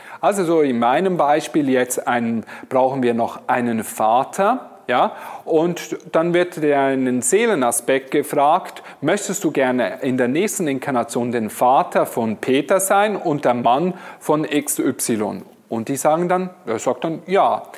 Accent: Basel, Basel-Stadt, Switzerland; Ich bin ja Schweizer und ich wohne in Basel

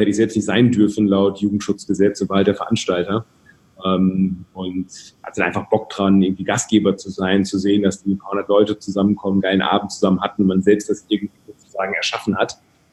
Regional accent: Rhede, North Rhine-Westphalia, Germany; Ich komme aus dem schönen Münsterland, ganz behütet aufgewachsen in einem 20.000 Einwohner, ja, Dorf ist untertrieben, Stadt namens Rehde bei Bocholt. Genau, und da bin ich aufgewachsen.

